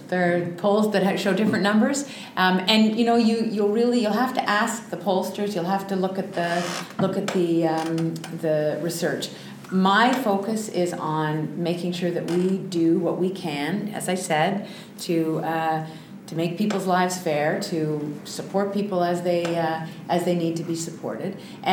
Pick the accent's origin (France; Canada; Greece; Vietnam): Canada; Ontario; as an Ontarian and as a Canadian